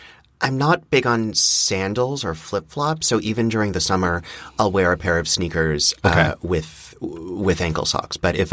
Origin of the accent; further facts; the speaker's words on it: Montreal, Quebec, Canada; That is what I did in the house that I grew up in Montreal.